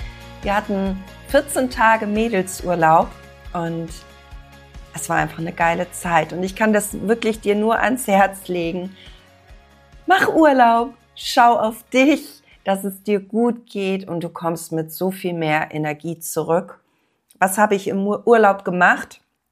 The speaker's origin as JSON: {"language": "German", "town": "Kiel", "region": "Schleswig-Holstein", "country": "Germany", "tie": "born or raised there", "said": "erinnert mich natürlich auch an meine Eltern, an meine Wurzeln und ja, dieser Leuchtturm Holtenau gibt mir das Gefühl, hier gehöre ich hin."}